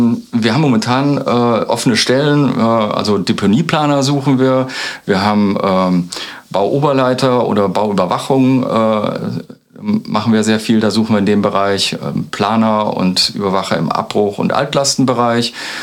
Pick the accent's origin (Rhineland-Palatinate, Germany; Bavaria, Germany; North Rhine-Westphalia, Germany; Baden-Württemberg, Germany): North Rhine-Westphalia, Germany; Düren; nicht ganz Uröcher, aber mein Herz ist schon, schlägt schon für Aachen. Ich komme selber aus Düren, also nearby.